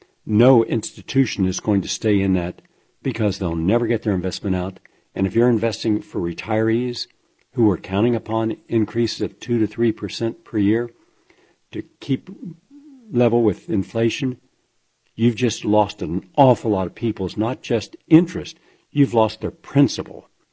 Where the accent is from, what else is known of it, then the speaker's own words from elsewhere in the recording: West Virginia, United States; I come from West Virginia, from Appalachia.